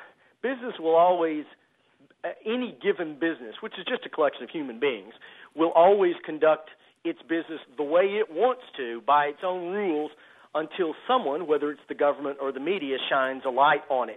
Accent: Texas, United States; And, you know, growing up in Texas, I grew up with these stories, and I was just so happy to kind of put them back together

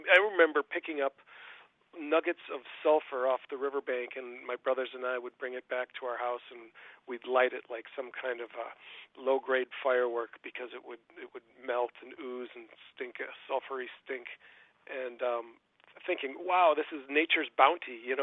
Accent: Green Bay, Wisconsin, United States; but growing up in Green Bay, there is a statue just north of Green Bay

